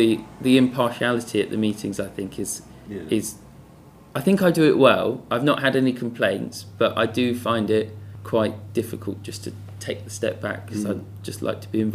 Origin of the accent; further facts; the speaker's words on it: Newton Abbot, South West England, United Kingdom; Yeah, so I was born and raised in Newton Abbott. I actually used to live, I think it's that way, Jubilee Road. So it's the street next to where Newton's Place is now. But I moved out to Aller Park in 2019.